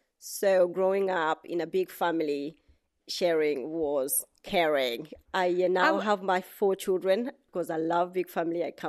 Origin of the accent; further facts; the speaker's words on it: Uganda; I was born in Uganda. My early school days were in Uganda. I had amazing childhood in Uganda.